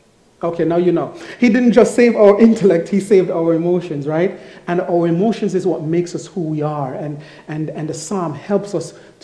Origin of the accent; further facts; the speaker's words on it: Jamaica; now in United States; I'm from Jamaica, and I tell guys all the time that anything below 65, I need a jacket.